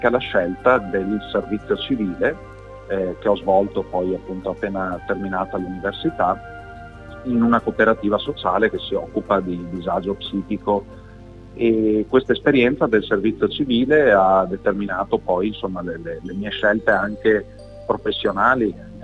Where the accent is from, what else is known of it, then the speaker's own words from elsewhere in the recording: Abano Terme, Veneto, Italy; io sono originario di Abano Terme, dove sono cresciuto con la mia famiglia. E prima di trasferirmi a Firenze per una, diciamo, una parentesi universitaria